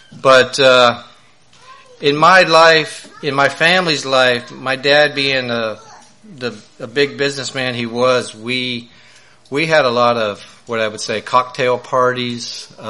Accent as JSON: {"language": "English", "town": "Dover", "region": "Ohio", "country": "United States", "tie": "born or raised there", "also_born_or_lived": "New Philadelphia, Ohio", "said": "But anyway, I was born in Dover. I actually lived in New Philadelphia, Ohio for the first 4 years of my life. Then we moved from New Philadelphia to Dover, Ohio."}